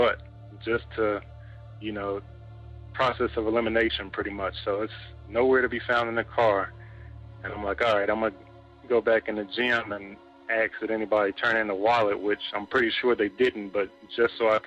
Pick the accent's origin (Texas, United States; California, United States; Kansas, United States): Kansas, United States; Kansas City; now in Olathe, United States; just to give a little backstory, I'm from Kansas City, Kansas, currently living in Olathe